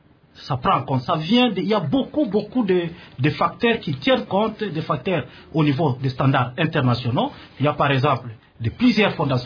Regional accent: DR Congo; Ici, chez nous, en RDC

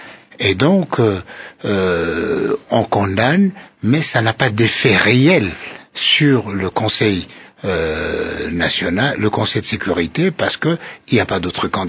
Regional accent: DR Congo; Mais en tant que Congolais, ceci est regrettable

